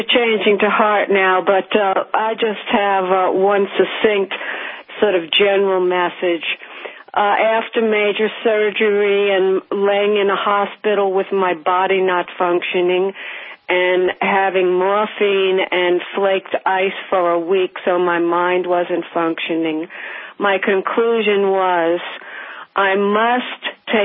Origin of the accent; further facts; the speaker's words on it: New Orleans, Louisiana, United States; I'm from New Orleans. They eat and drink everything they want to, and they don't care about anything.